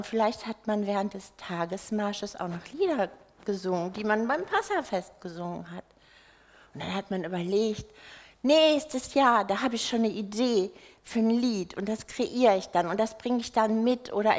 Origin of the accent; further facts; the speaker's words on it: North Rhine-Westphalia, Germany; ich komme ja aus dem Ruhrpott, also aus dem Ruhrgebiet auf Hochdeutsch.